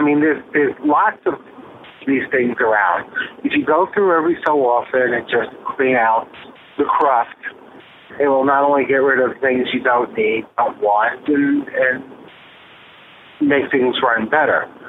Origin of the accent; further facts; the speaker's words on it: New York City, New York, United States; I am still from Brooklyn, even though I don't live there anymore.